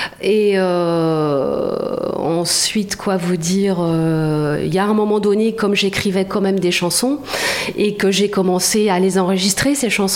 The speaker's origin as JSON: {"language": "French", "region": "Centre-Val de Loire", "country": "France", "said": "Non, je suis tourangelle. Je viens de Touraine et voilà."}